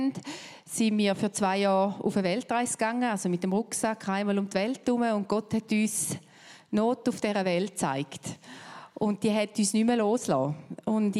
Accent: Switzerland; Also nicht nur als Schweizer, sondern einfach wirklich als Ausländer.

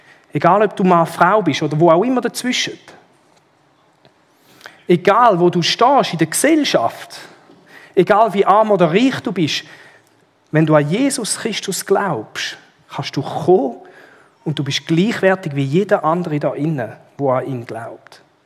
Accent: Switzerland; Bei uns in der Schweiz haben wir vielleicht nicht so grosse gesellschaftliche Unterschiede.

